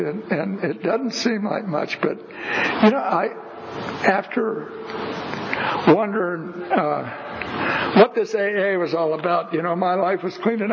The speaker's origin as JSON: {"language": "English", "region": "California", "country": "United States", "said": "If you haven't figured it out by now, I'm not from here. I'm from Imperial Valley, which is way down south."}